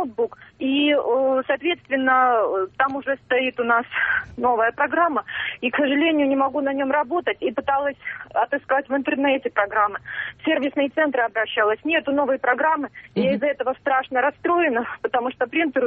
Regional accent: Saint Petersburg, Russia; я из Санкт-Петербурга.

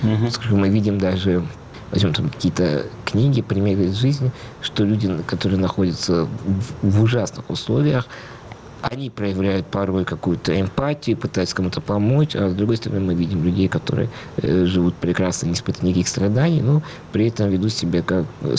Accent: Russia; born there; поскольку я русский человек, я родился в России, тут родились мои все предки, похоронены.

